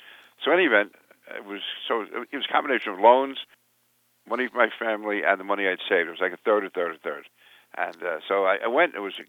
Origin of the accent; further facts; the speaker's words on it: Queens, New York, United States; I grew up in Sunnyside, Queens, which was in basically Irish and Jewish enclave. It was almost entirely blue collar.